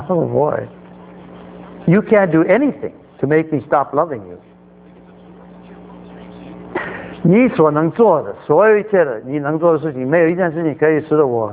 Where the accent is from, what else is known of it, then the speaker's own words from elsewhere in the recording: China; 咱们从大陆来的，咱们不知道，这个是，其实这个是我大概唯一的，我大概台湾台语我可以讲两句话